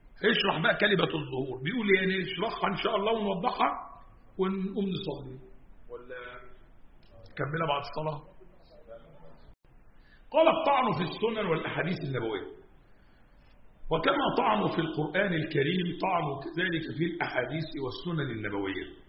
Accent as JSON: {"language": "Arabic", "country": "Egypt", "said": "عند العم عندنا في مصر يقولوا كده مش كده ولا إيه، ورثنا الكلام ده عن أجدادنا"}